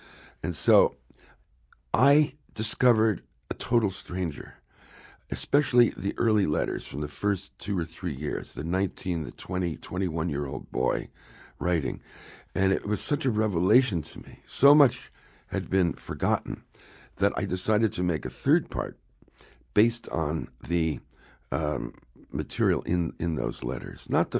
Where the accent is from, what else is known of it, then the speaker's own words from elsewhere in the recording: Newark, New Jersey, United States; You know, I'm from Newark, New Jersey